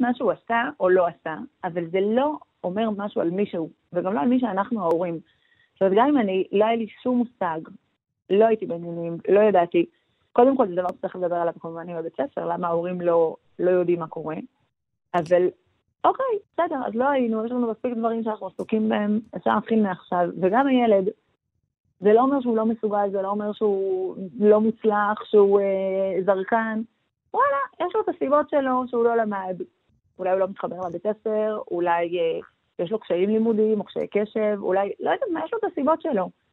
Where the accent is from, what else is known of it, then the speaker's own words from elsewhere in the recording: Jerusalem, Jerusalem District, Israel; אני ירושלמית